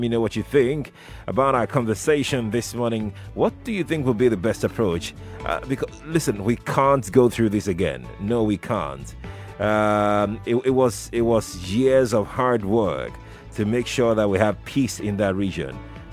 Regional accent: Northern Nigeria, Nigeria; Mark my word, I'm from the North, so I know what I'm saying.

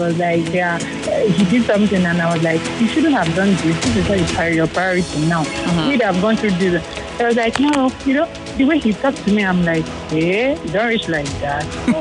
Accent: Nigeria; English is a second language; And as Nigerian parents, we are so much good at that, especially our mothers.

